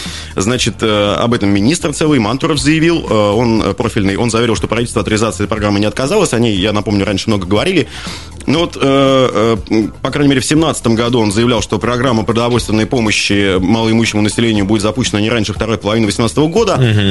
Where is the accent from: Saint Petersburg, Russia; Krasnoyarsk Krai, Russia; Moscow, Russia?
Krasnoyarsk Krai, Russia; Krasnoyarsk; как автолюбитель, как красноярец, как журналист